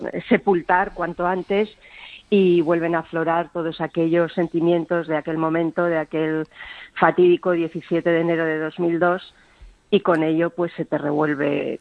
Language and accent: Spanish; Basque Country, Spain; soy vasca, soy periodista, tenía claro que nadie me iba a callar, que nadie me iba a echar de mi tierra